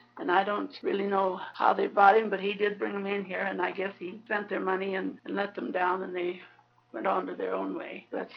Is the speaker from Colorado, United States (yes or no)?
yes; Rosita, Colorado, United States; I'm from Rosita, from Westcliff to Rosita, with a horse and buggy.